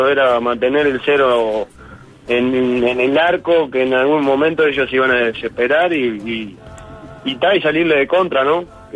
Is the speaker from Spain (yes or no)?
no; Montevideo, Uruguay; Las Torres, Paso de la Arena.